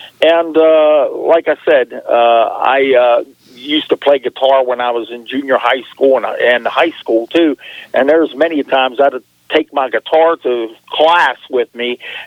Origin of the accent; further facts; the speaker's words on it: Belle Vernon, Pennsylvania, United States; Well, I was raised in Belle Vernon, Pennsylvania, in a little village called Fairhope. And I grew up there, and then after I got married and moved, we lived in several different places.